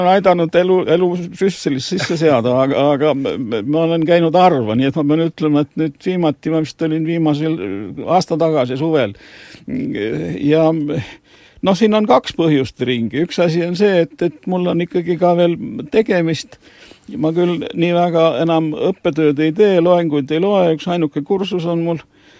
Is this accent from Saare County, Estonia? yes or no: no; Pärnu, Pärnu County, Estonia; moved away as an adult; now in Tartu, Estonia; Ja Pärnu, kust ma pärit olen, 21. aastat ma olin Pärnus. Pärnu on nagu natuke liiga väike ja vaikne.